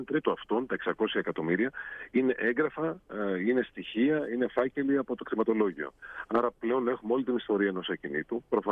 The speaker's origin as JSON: {"language": "Greek", "town": "Trikala", "region": "Thessaly", "country": "Greece", "tie": "born or raised there", "said": "Είτε είμαι στην πατρίδα μου τα Τρίκαλα, είτε είμαι στην Αθήνα, είτε ζω στις Ηνωμένες Πολιτείες"}